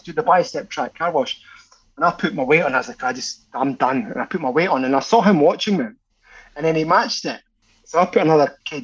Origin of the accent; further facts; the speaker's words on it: Glasgow, Scotland, United Kingdom; taught this thing to a room packed full of instructors back in Glasgow, my home country, the whole thing.